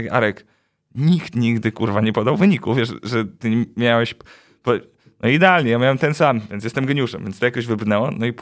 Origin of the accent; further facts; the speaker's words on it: Warsaw, Masovian Voivodeship, Poland; bo jestem z Warszawy.